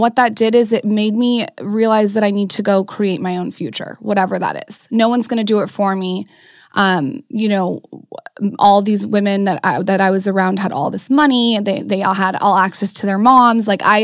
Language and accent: English; San Diego, California, United States; I grew up in San Diego.